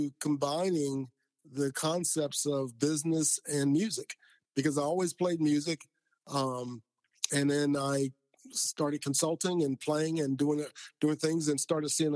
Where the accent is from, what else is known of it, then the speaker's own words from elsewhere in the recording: Lakeland, Florida, United States; So I grew up in Lakeland, Florida, Central Florida, between Tampa and Orlando, and started playing piano at first.